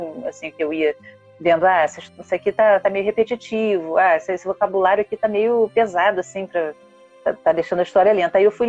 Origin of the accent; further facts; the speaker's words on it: Rio de Janeiro, Brazil; accent: carioca; eu que já tenho sotaque de carioca, que é meio portuguesado mesmo, os chiadinhos, né?